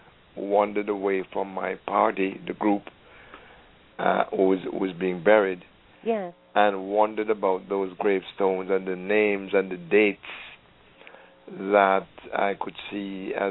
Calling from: Mount Vernon, United States; From Mount Vernon.

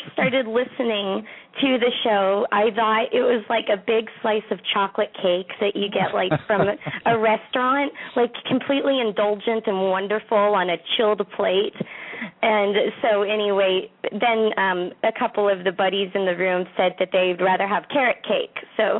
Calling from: Orlando, Florida, United States; I'm calling from Orlando, Florida.

